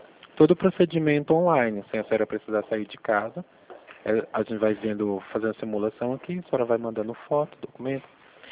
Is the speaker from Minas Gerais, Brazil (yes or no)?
no; Pernambuco, Brazil; Sou de Pernambuco, embora eu more aqui.